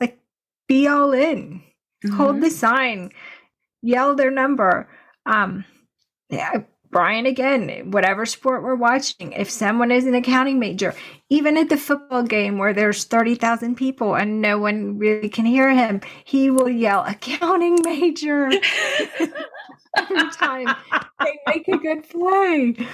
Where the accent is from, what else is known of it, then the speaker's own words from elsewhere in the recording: Brandon, Florida, United States; You and I, growing up in Brandon, Florida, knew a lot about wrestling.